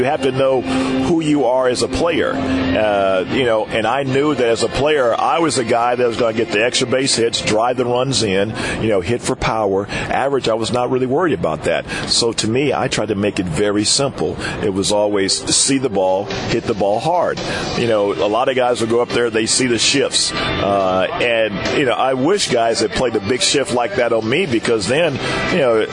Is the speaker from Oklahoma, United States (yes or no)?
yes; Oklahoma City, Oklahoma, United States; And I was in my hometown, Oklahoma City.